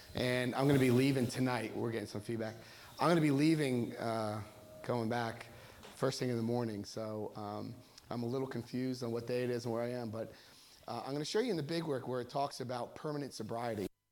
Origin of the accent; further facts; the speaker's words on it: United States; Because being American, I would call it Damaraham